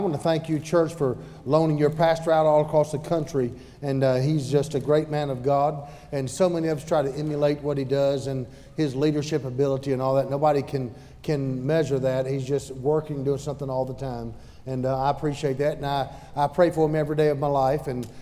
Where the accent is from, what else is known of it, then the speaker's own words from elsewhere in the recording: the South, United States; accent: southern; And by the way, some of y'all are listening to my southern accent.